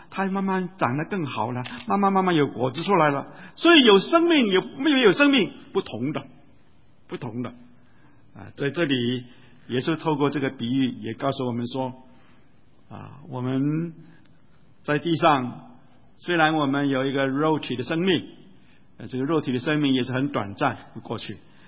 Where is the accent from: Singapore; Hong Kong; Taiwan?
Hong Kong; 我记得我小的时候在香港成长啊